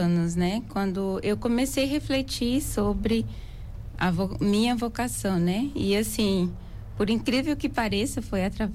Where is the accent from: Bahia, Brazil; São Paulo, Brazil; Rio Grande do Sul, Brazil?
Bahia, Brazil; Oliveira dos Brejinhos; Eu não sou daqui, sou do estado da Bahia, município de Oliveira dos Brejinhos, lá no centro-oeste baiano, né? No nosso sertão baiano.